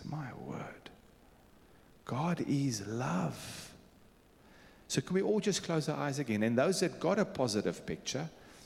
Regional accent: Beirut, Beirut Governorate, Lebanon; moved away; So I was born in Lebanon, Beirut, 55 years ago.

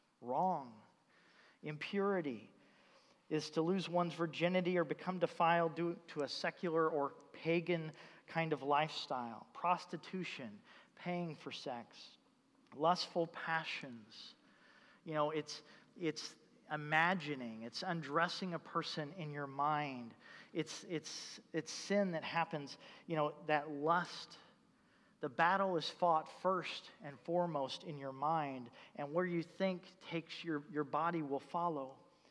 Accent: Bible Belt, United States; it felt like when I was growing up in the Bible Belt, that the culture at least somewhat affirmed what the scripture would teach.

